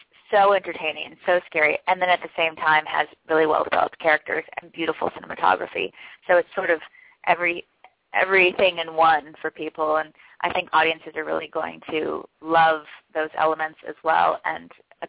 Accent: Hawaii, United States; It's a beautiful place to grow up. There's a lot of wonderful activities to partake in, of course, you know, utilizing the environment.

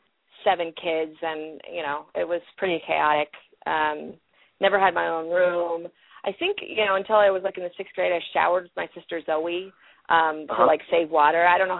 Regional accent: Corbett, Oregon, United States; also born or lived in Portland; I was born in Portland, and then when I was six, we moved to Corbett, which is a little town east of Portland in the Columbia River Gorge

